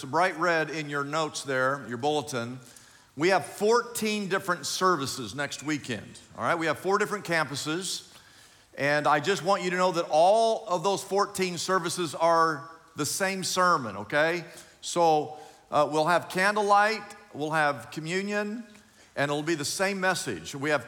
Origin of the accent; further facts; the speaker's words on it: Midwest, United States; now in California, United States; it's crazy growing up in the Midwest.